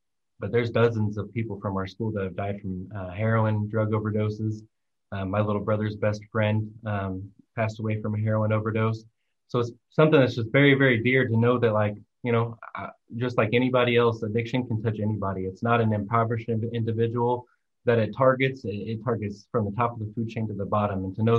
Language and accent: English; Chester, Illinois, United States; I grew up in Chester, which is about 45 minutes from Carbondale. It's got one of the biggest penitentiaries there in Chester.